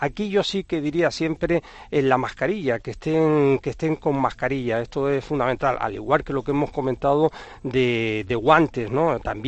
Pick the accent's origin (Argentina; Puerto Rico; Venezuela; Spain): Spain; Canary Islands; desde mi tierra, desde Canarias, desde Gran Canaria.